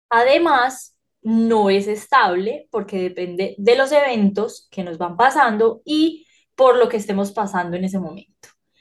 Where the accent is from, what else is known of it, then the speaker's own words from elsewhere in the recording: Colombia; de Colombia, soy psicóloga